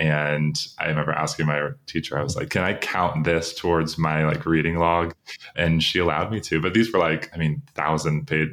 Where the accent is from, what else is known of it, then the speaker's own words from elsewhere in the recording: Tampa, Florida, United States; I am from Tampa, Florida. Went to school at the Georgia Institute of Technology in Atlanta.